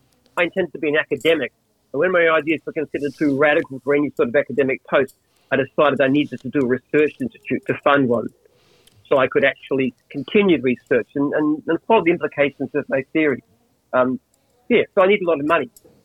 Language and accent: English; Australia; born or raised there; also born or lived in England